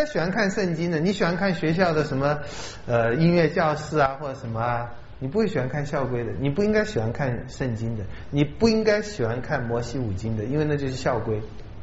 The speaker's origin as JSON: {"language": "Chinese", "country": "China", "said": "我们中国人没有尊重法律的传统，我觉得没有。我们中国人有玩法的传统"}